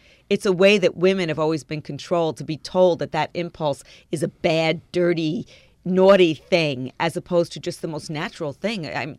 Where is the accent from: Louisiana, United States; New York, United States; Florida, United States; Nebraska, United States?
New York, United States; Mount Vernon; Where I grew up in Mount Vernon, New York, my older sister took me to Planned Parenthood.